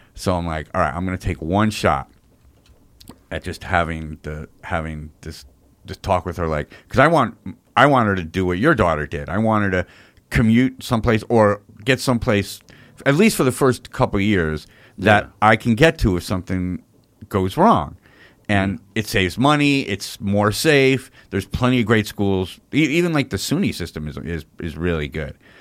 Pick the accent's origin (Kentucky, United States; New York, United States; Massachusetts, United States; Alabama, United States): New York, United States; Rhinebeck; all I do, like all day long, is bitch about how I want to move up back up here, because I'm from Rhinebeck.